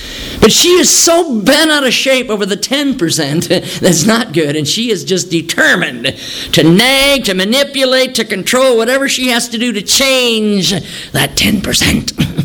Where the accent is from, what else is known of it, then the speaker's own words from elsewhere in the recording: Wisconsin, United States; Well, we know how that turned out. I grew up in Wisconsin.